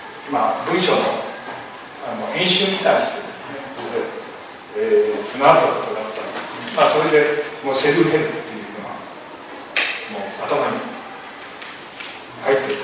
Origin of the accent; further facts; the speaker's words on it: Mito, Ibaraki, Japan; 私、水戸から来ました。